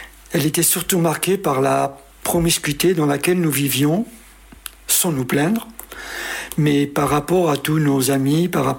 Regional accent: Oran, Oran Province, Algeria; Et puis, il se trouve que mon père, à un certain moment, a eu un HLM. Et nous avons déménagé de La Seigna, et nous sommes allés habiter à Oran, une cité qui s'appelait les Glycines.

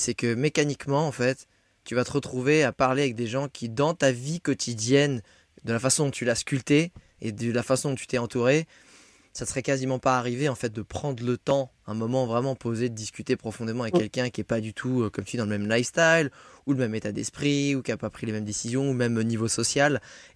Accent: France; Je suis français, je suis en road trip

